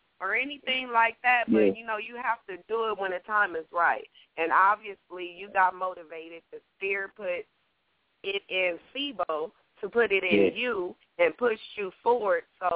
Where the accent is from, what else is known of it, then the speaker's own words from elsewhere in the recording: Compton, California, United States; He's very powerful, motivational, and I'm from Compton.